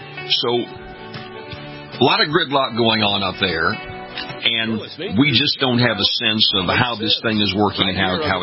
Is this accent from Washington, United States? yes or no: no; Louisiana, United States; most of which were not even people from my home state. So there's not a lot of focus from these folks who are coming back home to Louisiana.